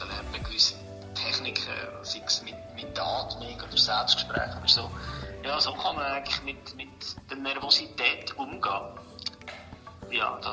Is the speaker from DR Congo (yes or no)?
no; Talenwil, Switzerland; ich bin in Talenwil aufgewachsen